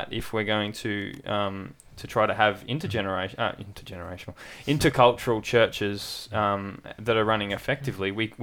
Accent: Australia; We're all Australian born

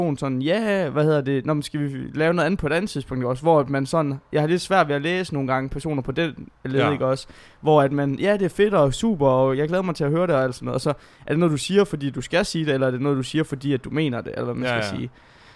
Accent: Jutland, Denmark; Jeg er jyde, mand.

